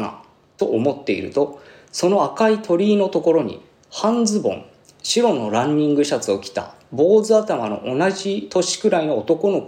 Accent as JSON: {"language": "Japanese", "town": "Hachioji", "region": "Tokyo", "country": "Japan", "tie": "born or raised there", "said": "私は東京都八王子市丸々峠丸々が丘というところの出身なのですが"}